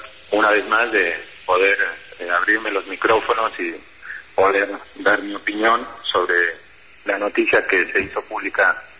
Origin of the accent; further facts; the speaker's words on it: Argentina; born there; soy argentino de nacimiento